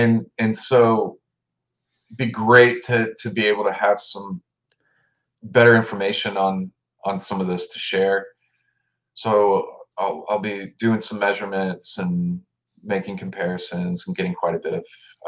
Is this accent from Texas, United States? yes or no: yes; Austin, Texas, United States; especially with a place that is in my hometown here that I can continue to follow up on. You know, in America, here in Austin